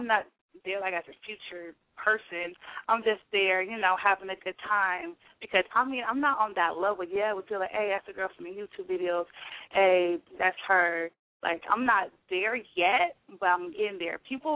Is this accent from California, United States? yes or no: yes; Oakland, California, United States; You know, my family's from the South, but I'm not. I'm born and raised in Oakland, so it's shocking that people look at me and I have, like, a Southern type of body, but I'm not from the South.